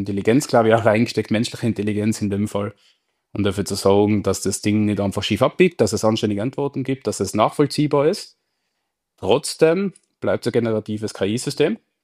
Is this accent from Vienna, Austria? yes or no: no; Tyrol, Austria; Ich bin Tiroler, da kenne ich es noch viel mehr vielleicht als andere mit ihren Dialekten